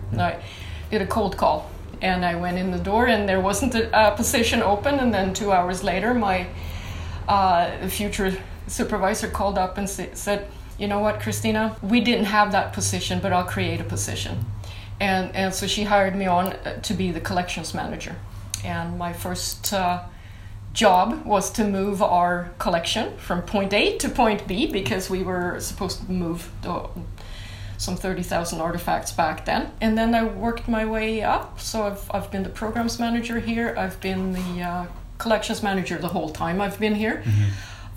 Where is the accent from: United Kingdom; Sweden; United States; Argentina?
Sweden; I grew up, I was born and raised in Sweden.